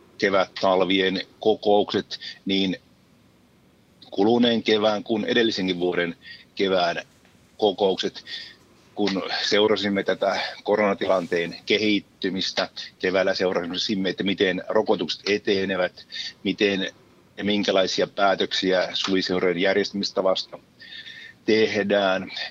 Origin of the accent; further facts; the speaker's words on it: Ylivieska, North Ostrobothnia, Finland; minä olen Ylivieskasta. Me ylivieskalaiset olemme olleet tässä mukana